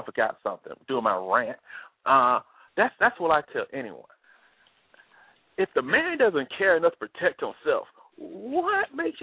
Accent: Alabama, United States; especially because I'm from Alabama myself

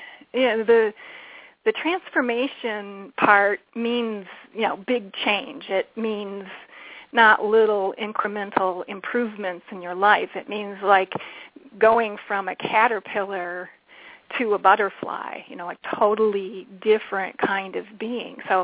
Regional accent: Detroit, Michigan, United States; I used to design training for the big three auto companies because I grew up in Detroit, so that was who my clients were.

